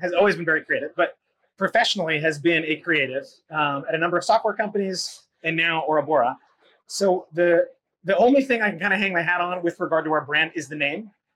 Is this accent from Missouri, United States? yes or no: no; New York, United States; I grew up in New York. In the Northeast, seltzer, or in Massachusetts, seltzer is the way we call sparkling water.